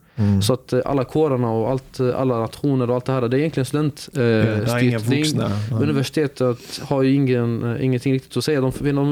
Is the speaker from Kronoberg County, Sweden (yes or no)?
yes; Växjö, Kronoberg County, Sweden; som jag är som sagt född och uppvuxen i Växjö då